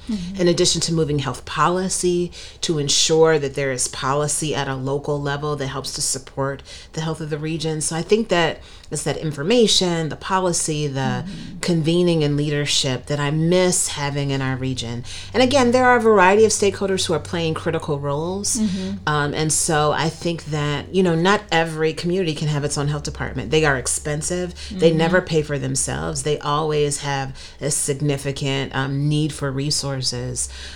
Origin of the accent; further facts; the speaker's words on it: Cleveland, Ohio, United States; So I grew up in Cleveland, and in Northeast Ohio, we had a city health department, a county health department, in addition to having the state health department.